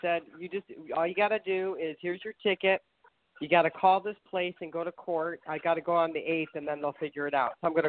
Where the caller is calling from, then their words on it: Ohio, United States; calling from Ohio.